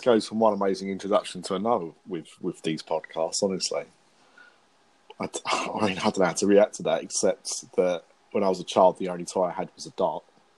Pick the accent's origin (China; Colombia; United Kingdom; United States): United Kingdom; England; You know, I'm English, so I don't speak Scouse.